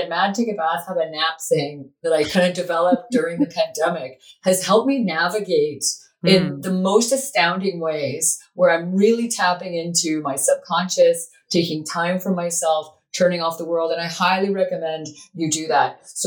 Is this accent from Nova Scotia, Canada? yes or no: yes; Nova Scotia, Canada; I'm from Nova Scotia.